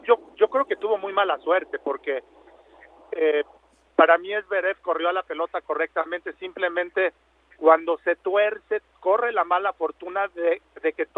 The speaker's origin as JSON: {"language": "Spanish", "country": "Mexico", "said": "verla en Roland Garros como mexicano"}